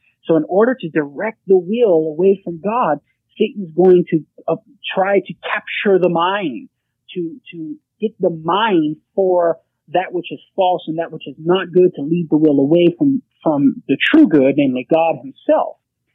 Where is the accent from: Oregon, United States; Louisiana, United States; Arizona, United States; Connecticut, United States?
Louisiana, United States; I agree with the Cajun part because I'm purebred Cajun man and I may be out of Louisiana, but sometimes I talk funny too.